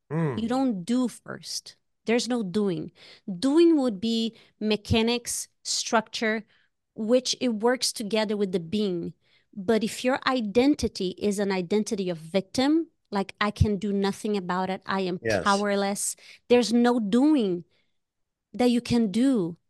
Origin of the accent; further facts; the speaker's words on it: Brazil; I'm from Brazil.